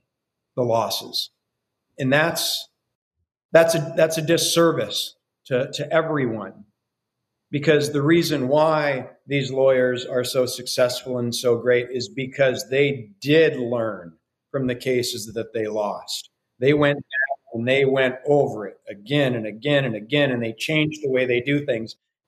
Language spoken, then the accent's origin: English; Iowa, United States; And the last trial that he did was in my home state of Iowa.